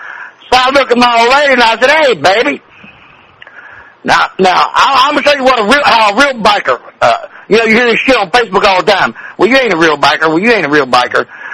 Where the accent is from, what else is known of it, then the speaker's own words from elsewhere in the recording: the South, United States; now in New York, United States; You know, I'm a rebel. I come from the South.